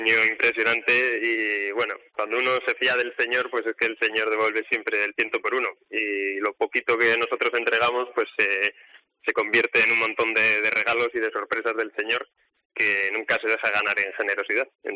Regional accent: Burgos, Castile and León, Spain; now in Madrid, Spain; la voy a celebrar en mi tierra natal, en Burgos

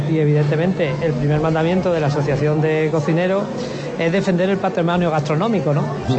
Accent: Fregenal de la Sierra, Extremadura, Spain; No olvidemos que yo soy Fregenal de la Sierra.

